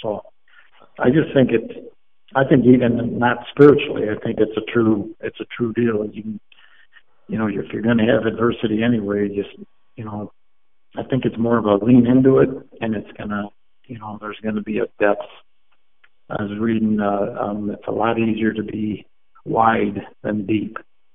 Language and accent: English; Chicago, Illinois, United States; Hockey, when growing up in Chicago, we didn't have any ice or anything like that, so we played in the street.